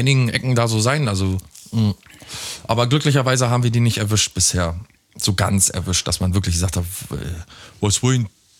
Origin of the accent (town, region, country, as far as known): Berlin, Germany